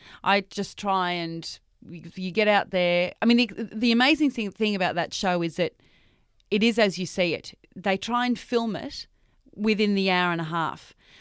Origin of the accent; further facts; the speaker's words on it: Sydney, New South Wales, Australia; I'd never really worked in Melbourne and lived there, and because I'm from Sydney originally